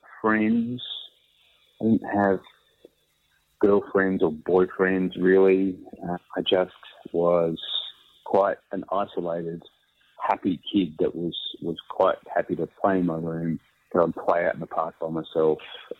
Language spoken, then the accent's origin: English; Australia; also born or lived in England; I was born in England near Heathrow Airport, but we moved to Australia when I was about five.